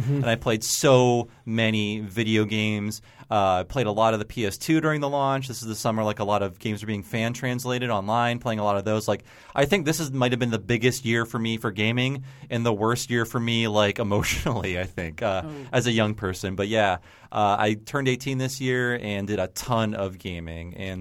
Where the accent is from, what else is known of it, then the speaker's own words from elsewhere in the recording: Youngstown, Ohio, United States; Yeah, I come from Youngstown. It's worse.